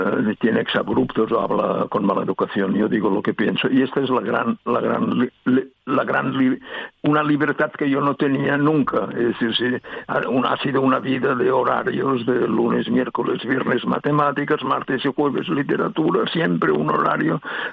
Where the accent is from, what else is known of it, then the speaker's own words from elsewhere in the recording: Catalonia, Spain; yo soy un catalán de toda la vida, con 14.000 apellidos hasta la Edad Media, catalanes de pura cepa, pero yo no soy independentista.